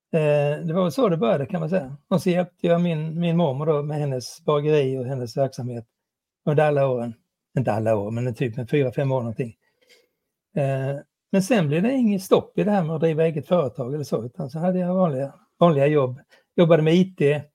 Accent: Småland, Sweden; Ja, jag kommer från Småland, om det är en tillgång eller en belastning kan man ju avgöra själv.

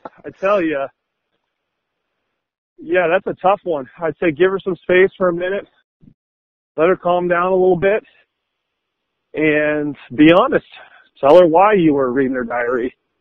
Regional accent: Arizona, United States; and I was born and raised in Arizona where, you know, you're living on the sun.

